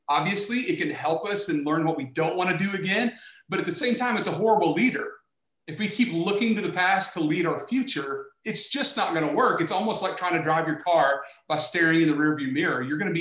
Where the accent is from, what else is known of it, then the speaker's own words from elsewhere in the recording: Oklahoma, United States; I look at it like, I'm from Oklahoma, and I love the story of Jim Thorpe.